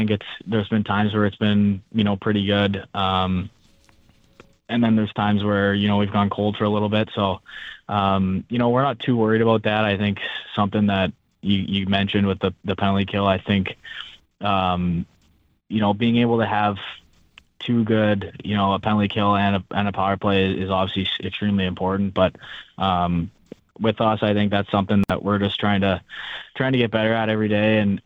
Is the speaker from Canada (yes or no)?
yes; Canada; how being a Canadian kid, how big the World Juniors are in Canada and the United States, and growing up as a kid, watching the World Juniors every Christmas break with all your buddies and stuff is a big deal.